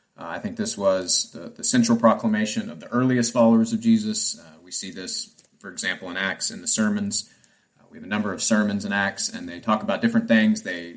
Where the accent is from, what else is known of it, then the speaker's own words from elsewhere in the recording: Plano, Texas, United States; I'm from the great United States of Texas, so I'm actually from Plano. Grew up, born and raised